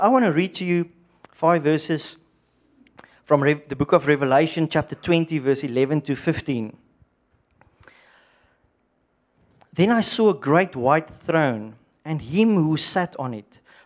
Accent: Western Cape, South Africa; I grew up in the Western Cape. Maybe the rains come in June or July, we won't know.

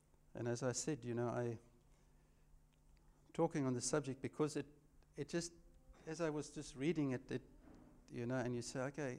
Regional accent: Windhoek, Khomas, Namibia; I grew up in Windhoek, and we had we were staying on my grandfather's, he had a big 1 hectare yard there

